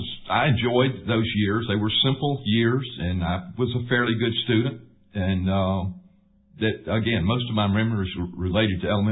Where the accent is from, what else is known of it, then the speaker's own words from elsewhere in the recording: Startex, South Carolina, United States; Well, I was born and raised in Startex, South Carolina. It's a small textile mill village in Spartanburg County, not too far from here in Greenville.